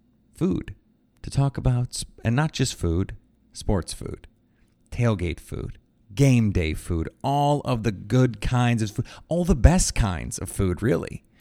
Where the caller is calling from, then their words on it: Kiln, Mississippi, United States; from Kiln, Mississippi, home of Brett Favre, by the way.